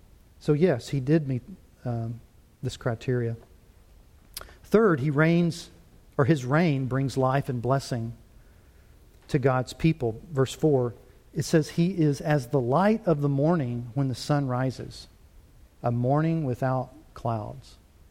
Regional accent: Louisiana, United States; I grew up in Louisiana, so I never heard of Maui.

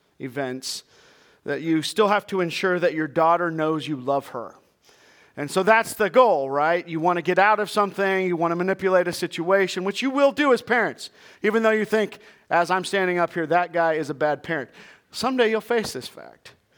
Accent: Colorado, United States; I grew up in Colorado. I camped my whole life.

